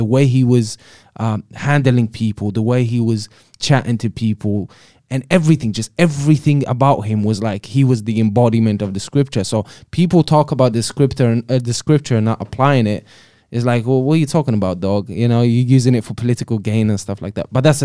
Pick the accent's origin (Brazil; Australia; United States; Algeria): Algeria; I grew up in Algeria, North Africa.